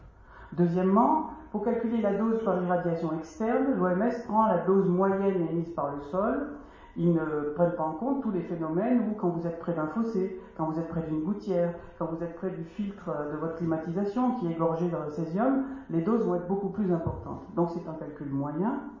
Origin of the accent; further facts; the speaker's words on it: France; Ça aussi, ça nous a profondément choqués en tant que Français